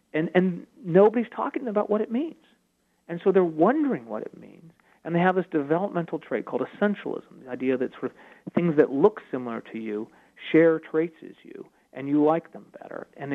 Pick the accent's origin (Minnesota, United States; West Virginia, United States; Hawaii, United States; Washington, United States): Washington, United States; Seattle; as a child of integrated schools, when I grew up in Seattle, it was interesting to hear this very different science on it.